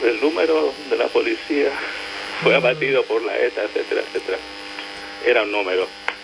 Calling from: Vallebrón, Canary Islands, Spain; De Vallebrón, Mombau.

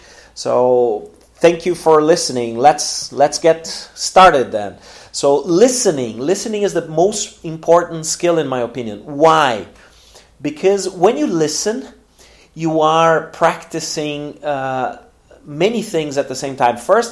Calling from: Porto Alegre, Rio Grande do Sul, Brazil

